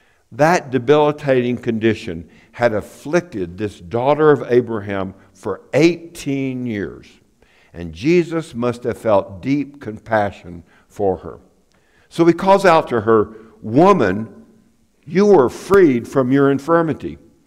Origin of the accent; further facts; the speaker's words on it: Tyler, Texas, United States; Oral Roberts came to my hometown of Tyler, Texas.